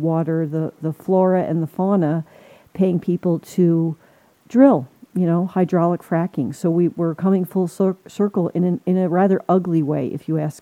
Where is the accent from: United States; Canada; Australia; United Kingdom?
United States; New Jersey; You know, I'm from New Jersey. I was, you know, I had a great happy childhood. I was a Shakespeare major.